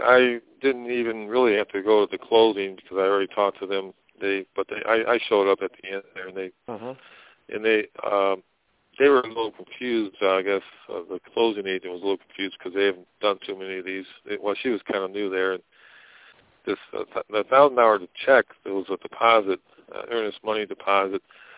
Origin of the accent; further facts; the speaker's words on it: Michigan, United States; Yes, I'm on the call. I'm from Michigan